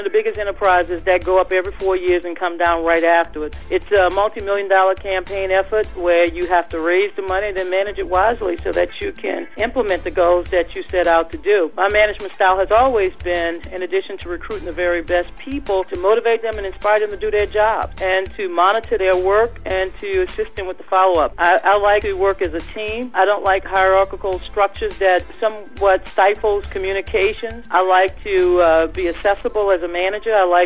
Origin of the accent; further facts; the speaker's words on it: New Orleans, Louisiana, United States; I remain optimistic that my hometown will be rebuilt safer and stronger than ever before. And I urge everyone who clearly care about the Crescent City, the people, the culture, to visit Louisiana. It is a wonderful place to visit. It's a great place to have grown up